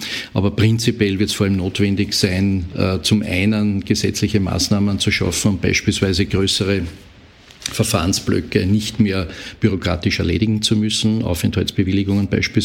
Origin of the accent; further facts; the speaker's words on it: Austria; warum das Ergebnis bei uns in Österreich schlechter ist als beispielsweise in Dänemark